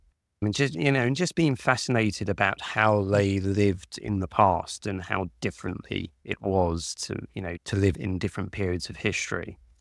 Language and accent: English; United Kingdom; accent: British; you can probably tell that I have a British accent or an English accent, and I'm British.